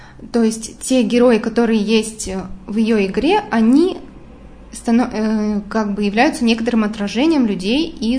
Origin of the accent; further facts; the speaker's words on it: Amur Oblast, Russia; Я сама родом с Дальнего Востока, как раз-таки из этих мест, с Амурской области.